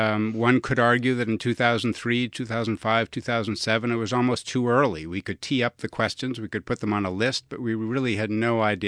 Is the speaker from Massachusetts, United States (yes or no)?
yes; Boston, Massachusetts, United States; in New England, there are people growing up in Boston who are lake people and look north, and there are, there's ocean people who look south, and we were one of those lake families.